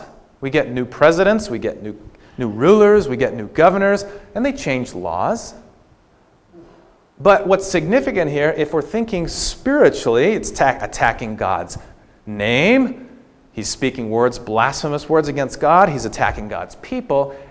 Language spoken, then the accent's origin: English; West Coast, United States; So we actually have some of these laws even on the books here in America. It's very bizarre growing up on the West Coast and going out there like, whoa, what's going on?